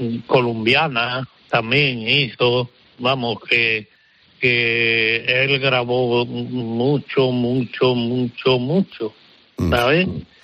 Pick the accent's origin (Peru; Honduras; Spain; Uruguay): Spain; Porcuna, Andalusia; yo le cantaba allí en mi pueblo, porque yo soy de la provincia de Jaén.